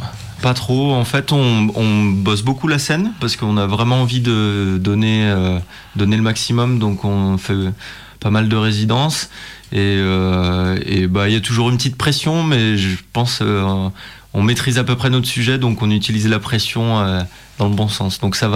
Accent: Saint-Étienne, Auvergne-Rhône-Alpes, France; parce qu'on est stéphanois, faut le dire.

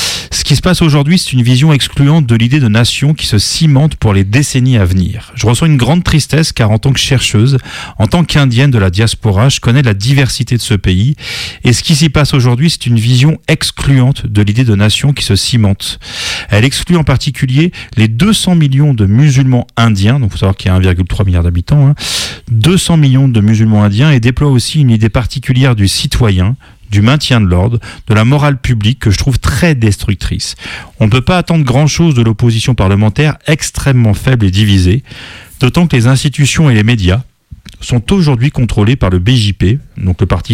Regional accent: Nairobi, Kenya; Il y en avait une dans le quartier où j'ai grandi à Nairobi.

